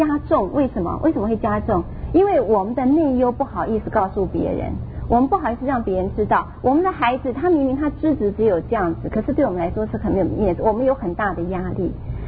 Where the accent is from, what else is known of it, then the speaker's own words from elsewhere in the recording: Taiwan; 特别我们在台湾长大的，我们敢不敢去反击我们的老师？